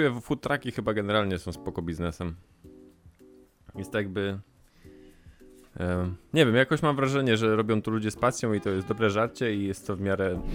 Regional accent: Warsaw, Masovian Voivodeship, Poland; Ale muszę jechać na Hel, ponieważ jestem z Warszawy.

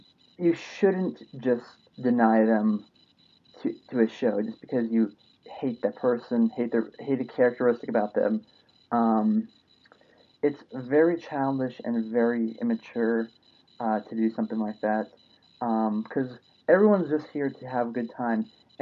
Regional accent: Albuquerque, New Mexico, United States; I'm from Albuquerque originally. It is my hometown. I was born and raised there. I'm a native New Mexican

